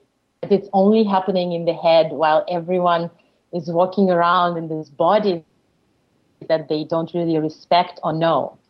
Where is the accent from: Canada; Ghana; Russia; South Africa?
Russia; English is a second language; now in United States; by blood, I'm Jewish, and I grew up in Russia where there was no religion whatsoever. And when I came to the United States, I tried out Judaism.